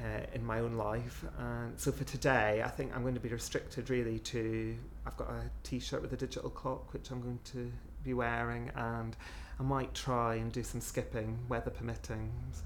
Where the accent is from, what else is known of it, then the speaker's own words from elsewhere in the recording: Scotland, United Kingdom; now in Ipswich, United Kingdom; I'm originally from Scotland, currently living in Ipswich in Suffolk, and I'm 29 next week. 28 at the moment